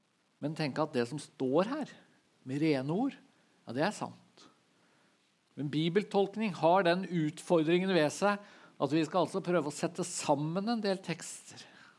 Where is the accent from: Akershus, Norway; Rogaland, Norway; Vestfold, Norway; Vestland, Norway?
Vestfold, Norway; Jeg kom fra Vestfold